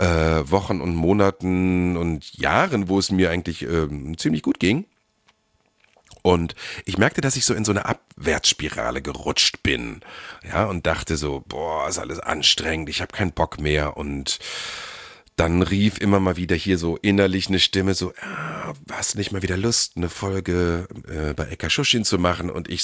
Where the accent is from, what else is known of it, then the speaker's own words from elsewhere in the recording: Harz, Germany; Und Anfang September waren wir auch eine Woche im Harz, da wo ich herkomme.